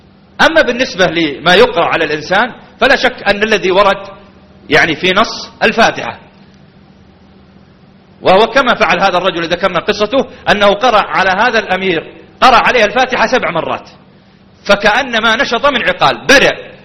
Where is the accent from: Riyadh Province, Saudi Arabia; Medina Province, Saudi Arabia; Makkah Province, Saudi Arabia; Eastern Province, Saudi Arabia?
Riyadh Province, Saudi Arabia; Riyadh; ومن المعلوم أن عندنا في الرياض